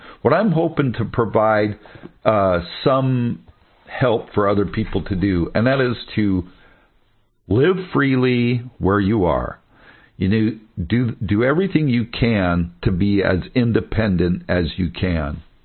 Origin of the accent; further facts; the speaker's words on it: Portland, Oregon, United States; I was born in Portland. I'm an Oregonian, native Oregonian.